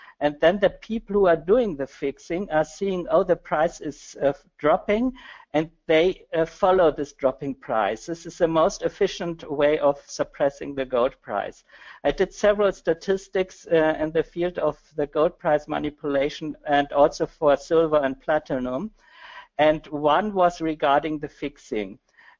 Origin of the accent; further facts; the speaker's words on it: Germany; I'm married with a Latvian woman, but I come from Germany, and so I'm often in Latvia and the Baltics.